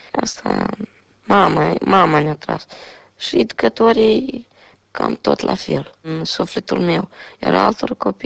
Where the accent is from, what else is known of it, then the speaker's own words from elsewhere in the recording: Chișinău, Moldova; also born or lived in Crăsnășeni; M-am născut în Chișinău, am trăit 8 ani.